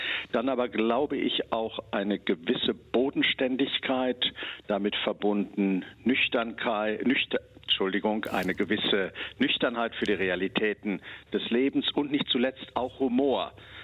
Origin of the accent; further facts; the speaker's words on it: North Rhine-Westphalia, Germany; Ich komme aus dem Herzen Westfalens, auch wenn es natürlich andere Orte gibt, die das ebenfalls für sich beanspruchen. Aber ich denke schon, ein echter Westfale bin ich.